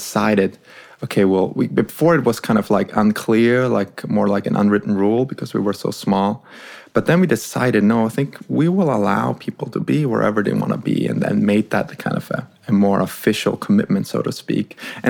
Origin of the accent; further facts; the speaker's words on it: Austria; My partner, Joel, he was from England, and we had a third co-founder. He was also from England. I was from Austria.